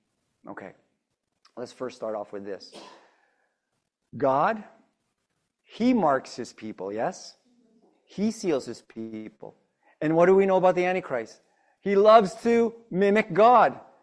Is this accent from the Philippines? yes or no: yes; Philippines; Because really, pesos is not good. I'm Filipino.